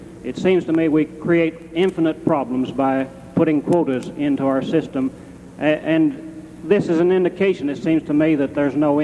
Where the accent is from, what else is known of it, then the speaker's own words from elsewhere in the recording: Illinois, United States; from Illinois.